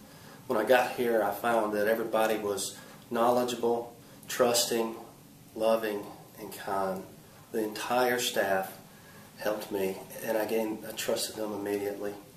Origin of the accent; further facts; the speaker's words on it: Huntsville, Alabama, United States; and I'm from Huntsville, Alabama.